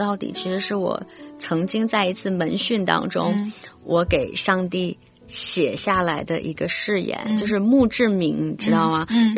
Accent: China; 我说我肯定是从中国长大的，我肯定是中国文化多一点。

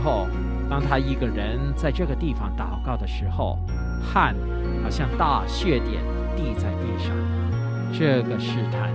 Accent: China; 我们中国人呢，就是喜欢说呢，要抛砖引玉

